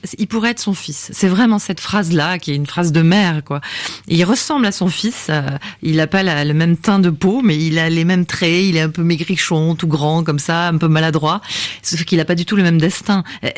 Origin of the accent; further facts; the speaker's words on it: Bayonne, Nouvelle-Aquitaine, France; Et puis, à Bayonne aussi, maintenant, mon pays natal.